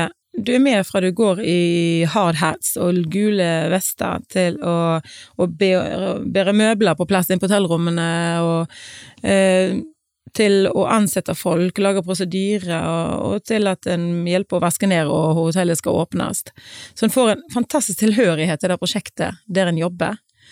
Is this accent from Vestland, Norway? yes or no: yes; Stord, Vestland, Norway; Jeg 46 år, jeg har to barn, jeg vokste opp på Stord